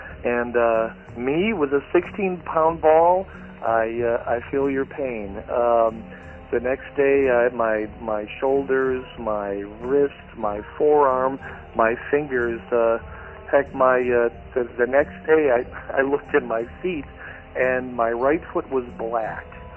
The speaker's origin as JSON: {"language": "English", "town": "Cleveland", "region": "Ohio", "country": "United States", "tie": "born or raised there", "lives_now": "Hollywood, United States", "said": "I live in Hollywood, Florida now, but I grew up in Cleveland"}